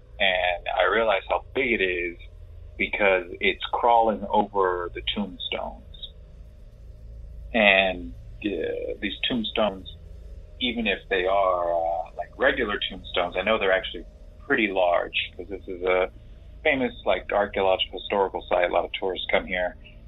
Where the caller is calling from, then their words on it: Palm Springs, California, United States; I am calling from Palm Springs, California.